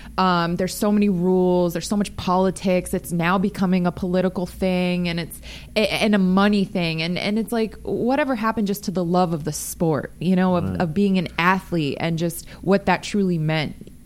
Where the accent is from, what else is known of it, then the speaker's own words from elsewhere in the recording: Las Vegas, Nevada, United States; I'm not like a fanatic because I'm from Vegas, so we didn't have a team to claim. We claimed LA teams.